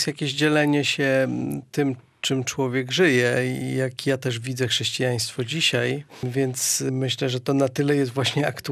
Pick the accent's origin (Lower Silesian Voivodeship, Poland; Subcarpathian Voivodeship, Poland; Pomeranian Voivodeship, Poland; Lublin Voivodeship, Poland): Pomeranian Voivodeship, Poland; Gdańsk; Ja jestem gdańszczaninem, więc ja bardzo mam wielki dług wdzięczności względem tego miasta. Tutaj się wychowałem